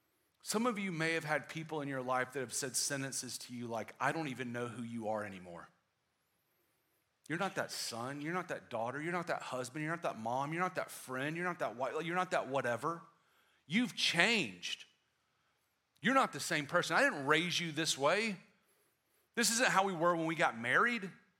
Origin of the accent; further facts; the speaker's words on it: South Carolina, United States; Now, my family, we're originally from South Carolina.